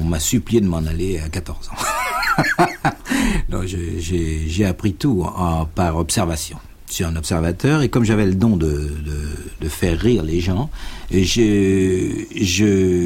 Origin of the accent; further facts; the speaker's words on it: Cayenne, French Guiana, France; born there; je suis né à Cayenne, parce qu'il était percepteur à Cayenne. Et c'est pour ça que j'ai beaucoup de poivre dans le sang. Et nous sommes venus atterrir à Paris, et je suis venu très très jeune à Paris